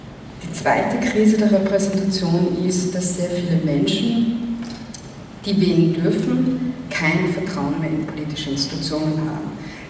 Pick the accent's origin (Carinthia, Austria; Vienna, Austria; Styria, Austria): Vienna, Austria; Für meine Heimatstadt Wien sind das 40% der Wohnbevölkerung.